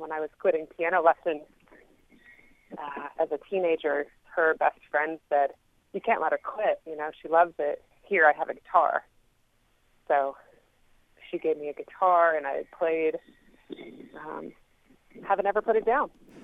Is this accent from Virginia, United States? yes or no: no; Massachusetts, United States; I grew up in Massachusetts. Most of my family is from New Hampshire, so it has a really similar vibe to New Hampshire, actually.